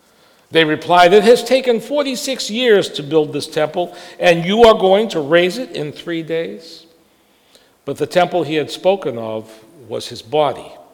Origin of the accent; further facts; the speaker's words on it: New England, United States; now in Pittsburgh, United States; I don't know if you all know this, but I'm not a native Pittsburgher. Did you know that? In fact, I'm from New England, and I've been here for many years now.